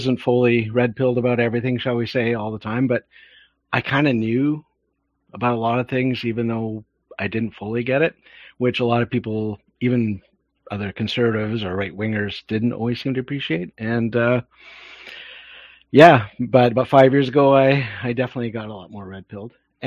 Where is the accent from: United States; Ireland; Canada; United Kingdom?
Canada; West Coast; I'm Canadian. I live on the west coast of Canada, lived here most of my life. And I'm kind of a older age Gen Xer.